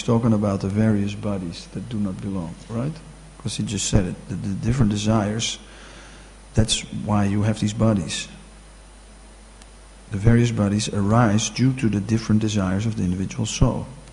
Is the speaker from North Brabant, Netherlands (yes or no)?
no; Amsterdam, North Holland, Netherlands; like I'm from Amsterdam